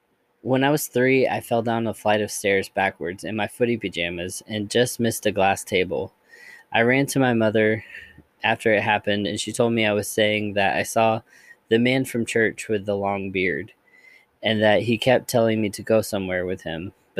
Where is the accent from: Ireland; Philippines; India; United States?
Philippines; which means grandfather or grandpa in Tagalog. We're Filipino.